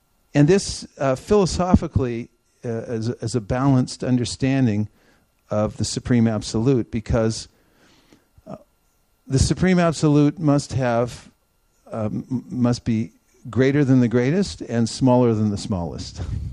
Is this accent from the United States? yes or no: yes; California, United States; born there; For instance, I was born in California. So someone says, who are you? Say, oh, I'm a Californian.